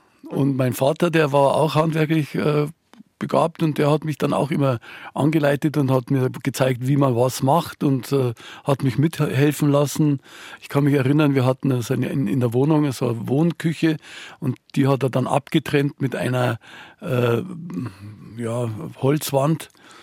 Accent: Upper Silesia, Poland; Und zwar komme ich aus Oberschlesien und Oberschlesien ist nach dem Krieg von den Polen übernommen worden, war dann unter polnischer Verwaltung und dann sind unsere Namen eingepolnischt worden.

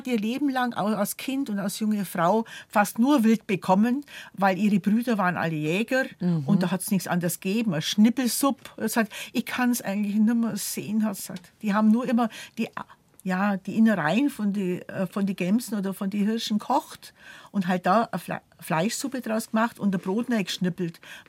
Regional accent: Augsburg, Bavaria, Germany; ich komme ja aus Augsburg

